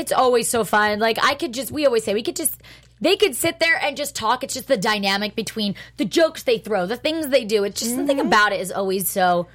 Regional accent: New Jersey, United States; because I am from Jersey here

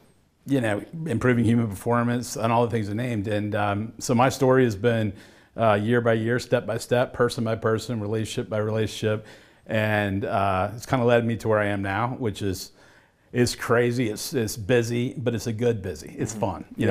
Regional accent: Atlanta, Georgia, United States; I'm actually Atlanta native. Cool. So in today's world, that's the outlier, I guess.

